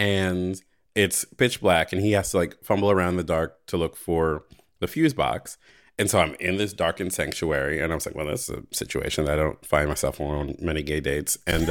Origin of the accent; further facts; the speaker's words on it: East Coast, United States; David's from the West Coast and I'm from the East Coast.